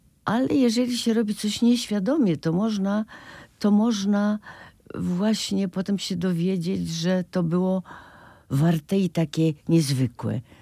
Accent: Kuyavian-Pomeranian Voivodeship, Poland; Ja się urodziłam na Pomorzu, to znaczy w Kujawsko-Pomorskim, ale to były za moich czasów tereny okupowane przez Niemców.

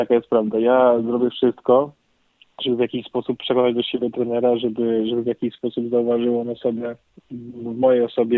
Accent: Kraków, Lesser Poland, Poland; to jest moje rodzinne miasto i zawsze człowiek patrzy na rodzinne miasto z jakimś tam sentymentem i z takim oczkiem, że tutaj się wychowałem i naprawdę miasto Kraków polecam każdemu

